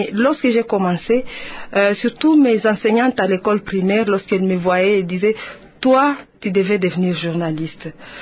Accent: Bukavu, South Kivu, DR Congo; Oui, je suis née à Bukavu, dans la commune de Kadutu, à Bolo 1er, au numéro 509.

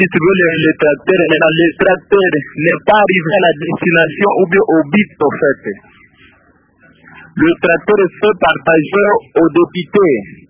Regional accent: Maniema, DR Congo; ici, chez nous, au Maniema

